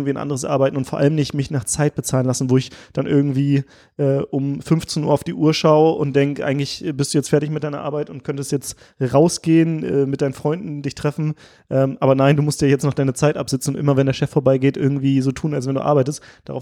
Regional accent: Lower Saxony, Germany; herzlich willkommen aus meiner Heimat, der Lüneburger Heide.

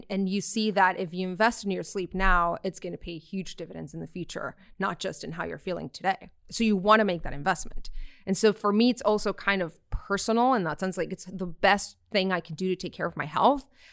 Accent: Tijuana, Baja California, Mexico; English is a second language; moved away as an adult; Yeah, I grew up in Tijuana for 18 years of my life. So I left when I left for college and I honestly had a great childhood.

